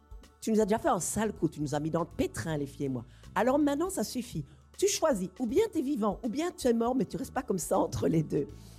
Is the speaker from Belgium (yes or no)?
yes; Belgium; comme je suis belge